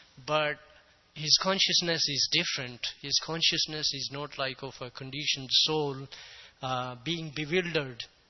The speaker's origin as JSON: {"language": "English", "country": "India", "tie": "born there", "said": "I was born in India."}